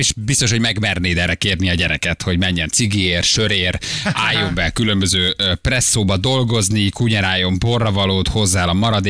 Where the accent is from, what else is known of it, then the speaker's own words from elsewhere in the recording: Pestszentlőrinc, Budapest, Hungary; Pestent Lőnincen nőttem fel, és élek na. A mai napig kertesházban.